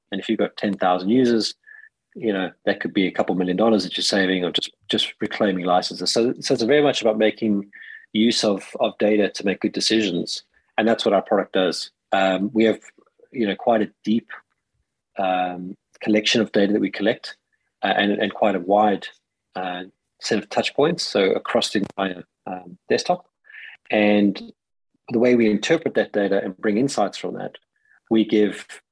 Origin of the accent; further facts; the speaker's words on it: South Africa; now in United Kingdom; I am a South African living in the UK.